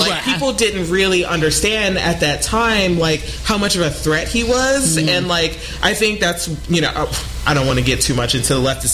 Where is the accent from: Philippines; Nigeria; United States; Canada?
United States; Detroit, Michigan; Like, I grew up in Detroit in the fucking hood, and I went to shit-ass schools